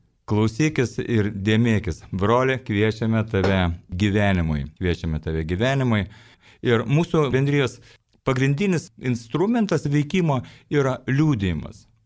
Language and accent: Lithuanian; Šiauliai, Šiauliai County, Lithuania; čia esame mes, šiauliečiai, veikliųjų žmonių bendrijos Šiaulių skyriaus nariai.